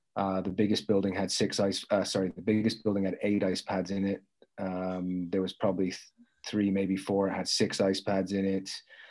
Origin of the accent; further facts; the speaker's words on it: Worcester, West Midlands, United Kingdom; And my hometown in England is Worcester. So it's not far from Coventry